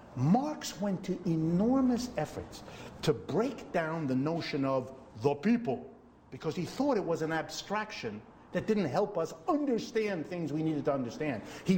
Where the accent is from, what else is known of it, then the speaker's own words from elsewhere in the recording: United States; born there; Both my parents were born in Europe, so I am the child. I was born in the United States